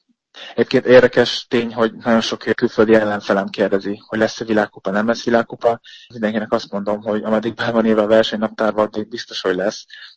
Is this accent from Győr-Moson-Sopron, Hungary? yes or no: no; Gyomaendrőd, Békés, Hungary; mi leköltöztünk Gyömendrődre, mind a ketten onnan származunk